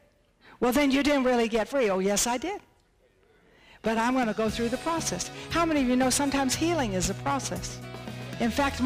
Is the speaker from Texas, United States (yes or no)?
yes; Texas, United States; I was raised in Texas. My mother always canned in the summertime.